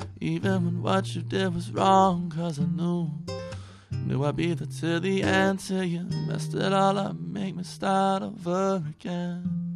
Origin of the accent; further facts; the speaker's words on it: Louisiana, United States; All of a sudden I was like, oh, it's cool for that I'm from Louisiana.